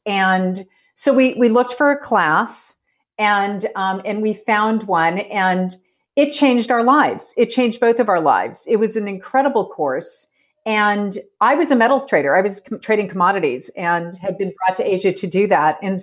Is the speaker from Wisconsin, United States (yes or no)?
no; Colorado, United States; I grew up in Colorado. We've always had a house there.